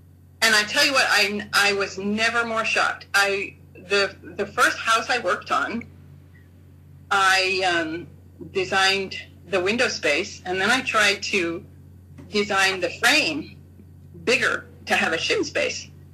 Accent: United States; But anyway, I'm an American, so I get to say that.

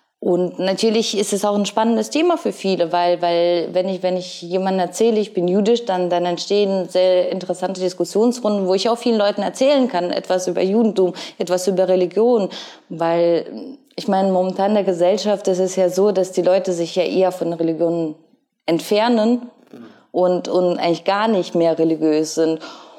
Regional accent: Ukraine; Ich komme aus der Ukraine

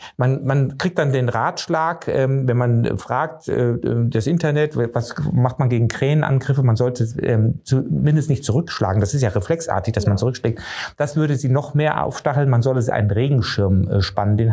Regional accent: Bavaria, Germany; ich bin doch nur hier aus Oberfranken nach Niederbayern gekommen.

